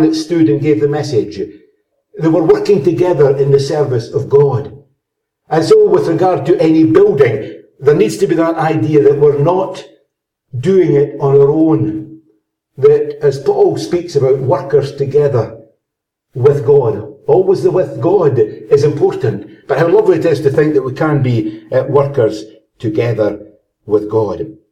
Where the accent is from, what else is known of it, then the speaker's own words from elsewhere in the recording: Burntisland, Scotland, United Kingdom; I was brought up in Burnt Island.